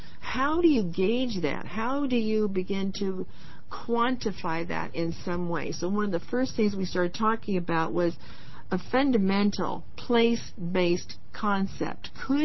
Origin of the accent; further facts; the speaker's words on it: Oregon, United States; Oh, I'm sorry. … from Gillam County, retired county judge.